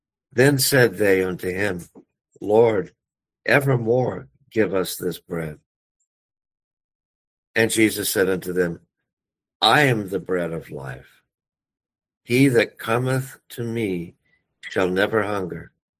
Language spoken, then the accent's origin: English; California, United States; I've been reading about things in my home state, in Sacramento, that in California